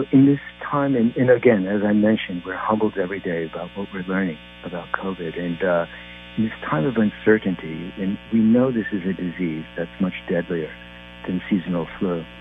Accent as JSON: {"language": "English", "region": "New Jersey", "country": "United States", "tie": "born or raised there", "lives_now": "Connecticut, United States", "said": "so, you know, I grew up in New Jersey, but I'm in Connecticut"}